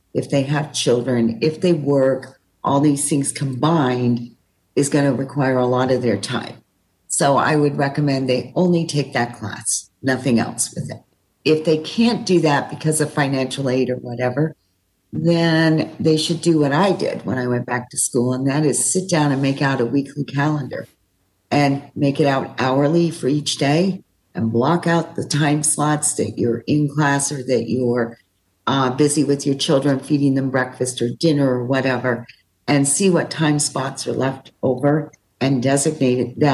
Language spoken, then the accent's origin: English; Quebec, Canada; They're my what they say in French, because I'm from Quebec